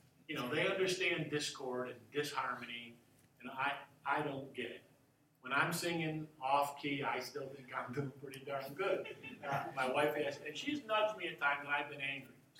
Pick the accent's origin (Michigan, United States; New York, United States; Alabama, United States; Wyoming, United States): New York, United States; Herkimer; born there; that I was born in Herkimer. Back then, the center of the universe. Herkimer, New York. At Herkimer Memorial Hospital.